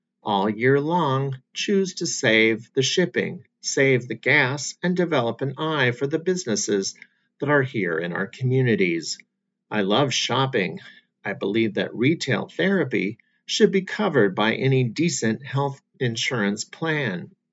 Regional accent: Webster City, Iowa, United States; I grew up shopping extensively in my hometown of Webster City and in my mom's native Fort Dodge.

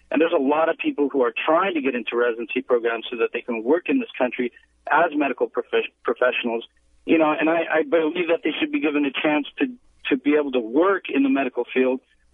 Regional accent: United States; I am a foreign medical grad, I'm an American citizen, but went to a foreign medical school

